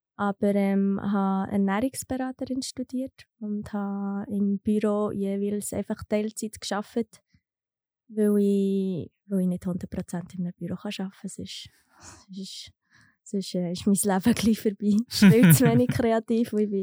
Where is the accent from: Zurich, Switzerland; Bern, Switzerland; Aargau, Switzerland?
Bern, Switzerland; Thun; Ich komme aus Thun ursprünglich.